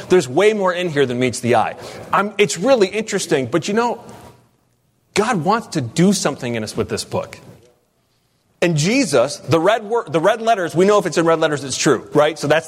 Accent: United States; I'm sick to my stomach as an American

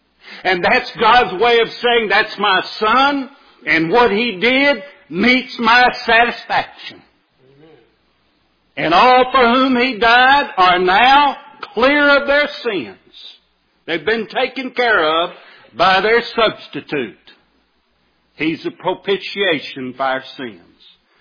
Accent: the South, United States; I said, well, you know, I'm from the South, and I said, you know, we kind of take the easy route or whatever in our language

